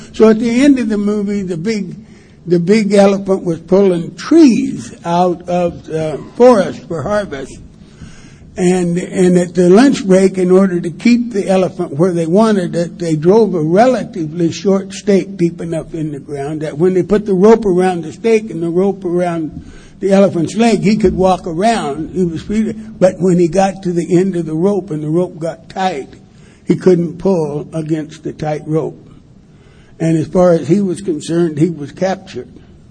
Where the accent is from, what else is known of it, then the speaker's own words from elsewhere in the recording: Wichita, Kansas, United States; also born or lived in Alhambra, California; I was born in Alhambra, California, 1,000 years ago. And I grew up in a little farm community in Wichita, Kansas.